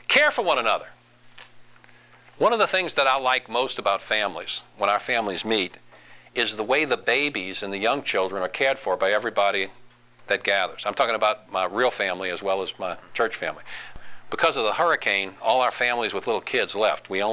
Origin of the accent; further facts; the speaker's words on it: Louisiana, United States; I know it's not politically correct. I'm from Louisiana. I'm going to use this word.